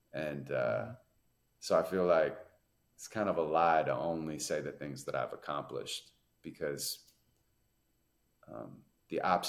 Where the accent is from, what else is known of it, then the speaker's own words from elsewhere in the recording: Santa Monica, California, United States; And my mom's a school teacher. I was born and raised in Santa Monica.